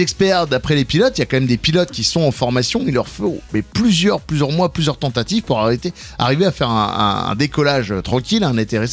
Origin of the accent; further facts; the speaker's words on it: Grand Est, France; En France, mais où ça? Chez nous, en Alsace.